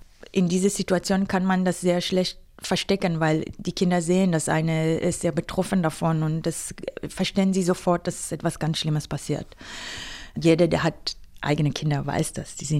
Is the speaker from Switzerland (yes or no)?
no; Israel; German is a second language; now in Berlin, Germany; Ich lebe schon seit über 15 Jahren in Berlin. Ich komme aus Israel ursprünglich und arbeite in dem medizinischen Bereich. Ich bin selber eine dritte Generation Holocaust-Überlebende.